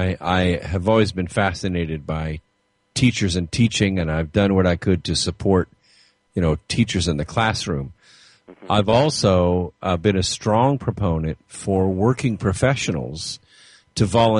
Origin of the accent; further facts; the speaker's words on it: Pasadena, California, United States; When I was a kid, I grew up in Pasadena